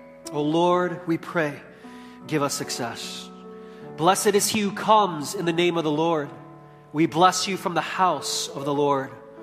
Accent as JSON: {"language": "English", "town": "Chicago", "region": "Illinois", "country": "United States", "tie": "born or raised there", "said": "You know, when I was growing up in Chicago, the culture of our churches throughout the city, at least amongst the Korean community, was to have annual volleyball tournaments."}